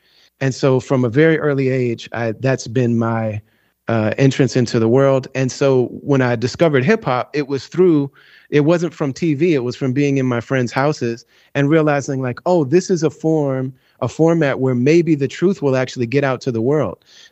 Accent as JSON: {"language": "English", "region": "Midwest", "country": "United States", "tie": "born or raised there", "said": "My parents are white, but I grew up in the Midwest. It was very rare to have albinism."}